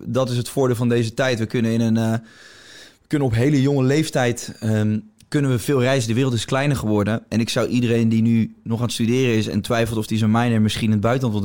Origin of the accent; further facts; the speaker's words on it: Rotterdam, South Holland, Netherlands; Ik kom uit Rotterdam, dus sowieso een multiculturele stad.